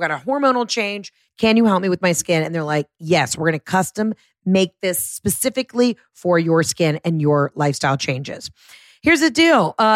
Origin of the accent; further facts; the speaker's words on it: the South, United States; I'm from the South. I'm writing a show about the South